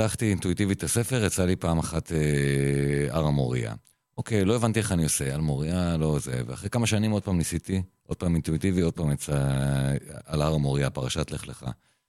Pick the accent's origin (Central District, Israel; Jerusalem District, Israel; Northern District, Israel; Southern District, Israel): Northern District, Israel; Yokneam; אחד, גדלתי ביוקנעם.